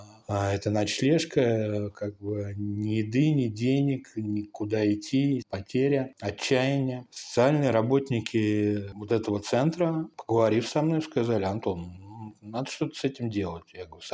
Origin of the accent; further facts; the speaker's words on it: Moscow, Russia; мне 47 лет, я родился и вырос в Москве